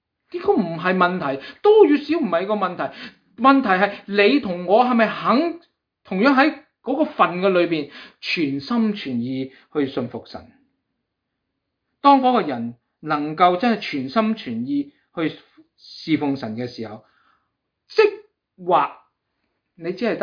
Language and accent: Cantonese; Hong Kong; 我们香港人也都有一句类似的说话